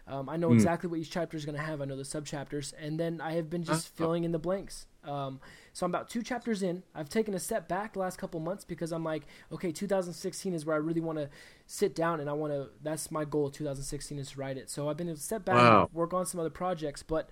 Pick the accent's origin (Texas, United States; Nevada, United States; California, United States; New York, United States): Nevada, United States; Las Vegas; I'm in Utah right now. I'm from Las Vegas. But I'm about I'm about 4 hours from Denver.